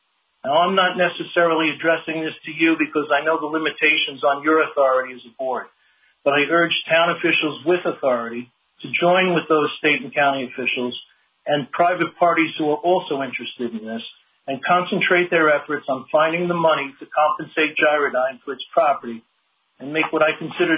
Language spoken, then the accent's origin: English; Smithtown, New York, United States; I didn't need for him to tell me that. I grew up in Smithtown.